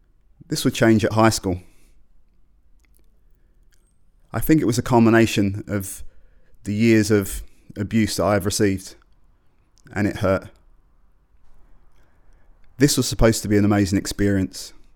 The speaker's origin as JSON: {"language": "English", "region": "England", "country": "United Kingdom", "tie": "born or raised there", "said": "I was born in England. I have lived with this my whole life."}